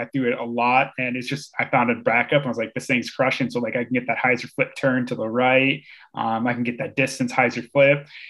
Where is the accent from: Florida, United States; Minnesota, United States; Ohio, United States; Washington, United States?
Minnesota, United States; growing up in Minnesota, we had a lot of woods and like the tunnels 20 feet off the TD pad